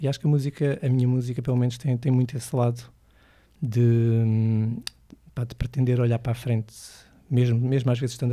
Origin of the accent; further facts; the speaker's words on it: Loures, Lisbon, Portugal; porque havia um movimento muito forte em Loures, de onde eu venho.